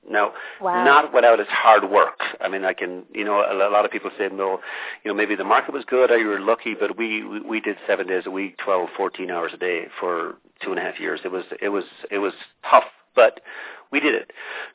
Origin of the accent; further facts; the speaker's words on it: Ireland; now in United States; But I came from Ireland in the 80s to pursue the American dream, and actually spent 7 years living illegally in the States